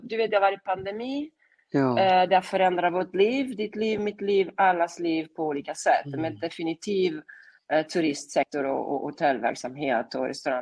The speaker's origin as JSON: {"language": "Swedish", "town": "Rome", "region": "Lazio", "country": "Italy", "tie": "born or raised there", "said": "här har jag vuxit upp och här har jag född i Rom och jag var här 22 år, även om jag vuxit upp mest med Tabiano Castello fram och tillbaka med farmor och farfar."}